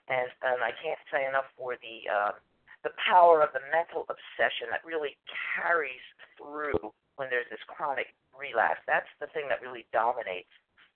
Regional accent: Philadelphia, Pennsylvania, United States; from Philadelphia, a compulsive overeater.

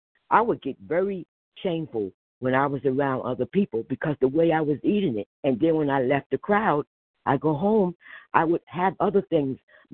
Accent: New Jersey, United States; I'm a grateful compulsive overeater. I'm from New Jersey.

